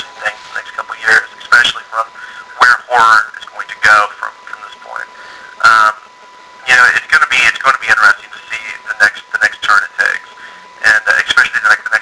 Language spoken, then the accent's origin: English; Kansas, United States; I can still remember now when I was growing up in Kansas, going to see Pulp Fiction, I don't know how many times in the theater.